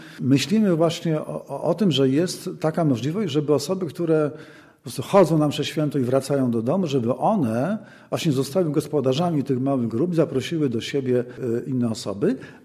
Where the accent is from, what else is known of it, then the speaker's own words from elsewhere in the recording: Nieciecza, Lesser Poland, Poland; moja parafia rodzinna, Nieciecza, skąd pochodzę